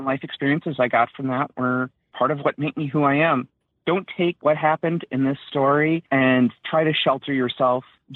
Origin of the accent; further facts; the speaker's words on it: Minnesota, United States; now in Oklahoma, United States; from Minnesota. I currently live in Oklahoma.